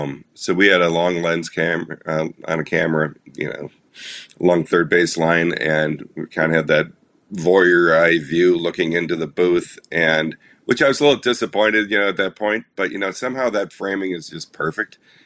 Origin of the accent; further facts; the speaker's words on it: Wisconsin, United States; I'm 60 years old. I grew up in Wisconsin and I was a Brewer fan, Bob Uecker fan.